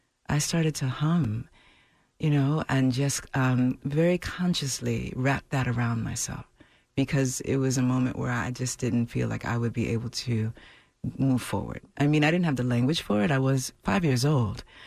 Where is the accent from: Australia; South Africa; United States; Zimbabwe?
United States; Brooklyn, New York; I was always around elders looking for guidance and wisdom and support in the world growing up in Brooklyn.